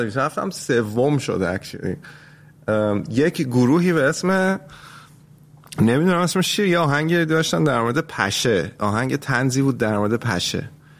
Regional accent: Iran; اومدم از ایران بیرون، یه مدت من کانادا بودم، ونکوور کانادا، حدود یه سال اونجا بودم

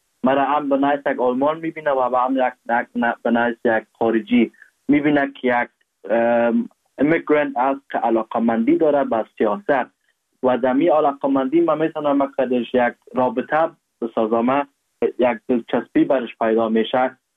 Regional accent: Afghanistan; در افغانستان در وطنم

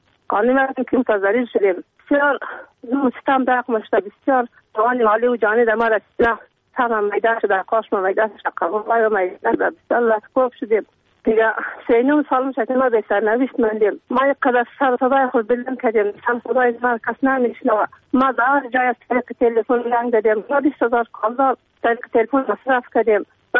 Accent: Uruzgan, Afghanistan; ما یک زنی افغانم ما از افغانستانم

